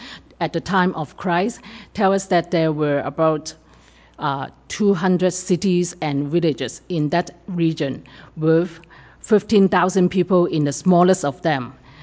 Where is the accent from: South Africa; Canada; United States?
Canada; Toronto, Ontario; also born or lived in Thailand; I'm from Toronto, and how long ago? I have been back for 8 years.